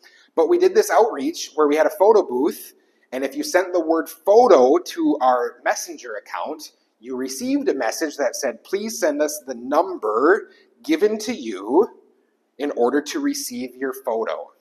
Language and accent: English; United States; I know I'm an American. There's nothing I can do about that.